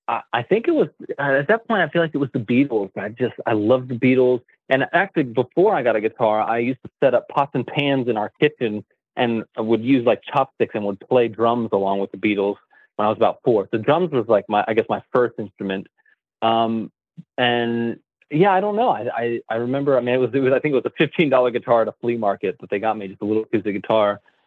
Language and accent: English; Hinton, West Virginia, United States; now in Nashville, United States; I grew up in a small town called Hinton, West Virginia, which is kind of a little railroad town in the southern part of the state, but a beautiful area, lots of mountains and rivers.